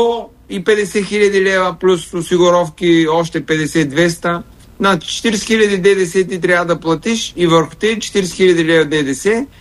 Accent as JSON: {"language": "Bulgarian", "town": "Gorna Oryahovitsa", "region": "Veliko Tarnovo Province", "country": "Bulgaria", "tie": "born or raised there", "said": "Днеска слушах в Горна Оряховица, която мина към стратегията Ново начало, това е родния ми град"}